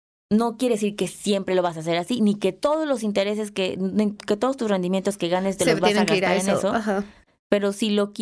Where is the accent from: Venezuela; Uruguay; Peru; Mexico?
Mexico; yo no soy europea, soy mexicana.